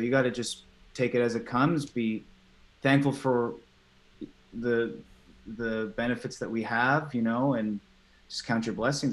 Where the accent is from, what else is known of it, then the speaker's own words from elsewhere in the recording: Canada; now in Los Angeles, United States; I'm in LA, actually. I am Canadian, but I spend a lot of my time in Los Angeles. We go back and forth.